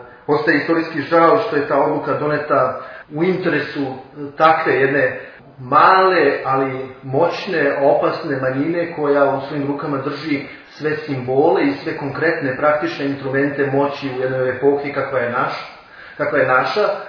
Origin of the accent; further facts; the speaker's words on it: Serbia; born there; Iako sam rođen u Srbiji, smatram je svojom